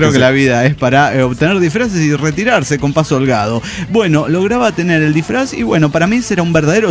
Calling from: Bucaramanga, Santander, Colombia; de Bucaramanga, Colombia.

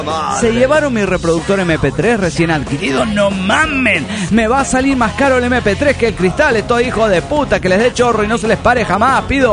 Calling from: Quito, Pichincha, Ecuador; Soy el gusano de Quito, Ecuador

